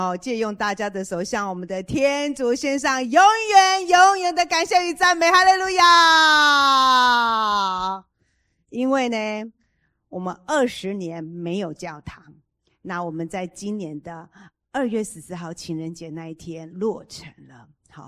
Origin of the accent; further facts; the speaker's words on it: Jinfeng, Taitung County, Taiwan; 我是来自花莲教区哈，那花莲教区包括台东，所以我是台东太麻里啊。太麻里隔壁有一个叫金峰乡，里面有一个部落叫做嘉兰村哈，那是我长大成长住的地方。